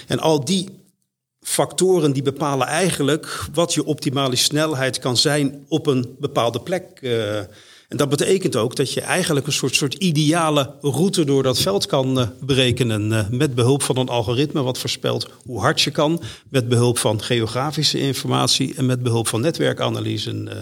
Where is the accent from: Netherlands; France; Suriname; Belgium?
Netherlands; Alhoewel we daar ook wel eens goed van geprofiteerd hebben als Nederlanders.